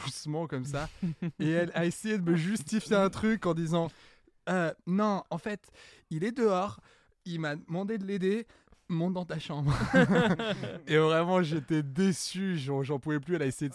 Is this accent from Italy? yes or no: yes; Italy; Maison qui parle très, très fort, parce que je viens d'Italie.